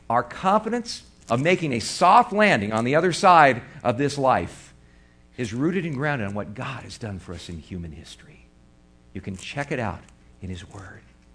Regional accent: California, United States; people from where I grew up in California, in Ventura County, all the way over to Vegas, were freaked out

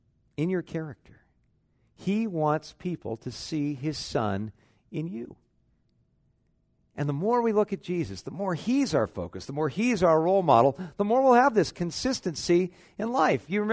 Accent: California, United States; We grew up in Southern California, so we rooted for the LA Dodgers.

